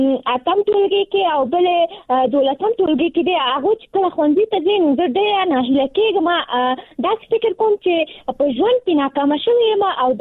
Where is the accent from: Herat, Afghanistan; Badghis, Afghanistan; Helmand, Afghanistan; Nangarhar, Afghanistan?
Nangarhar, Afghanistan; now in Kabul, Afghanistan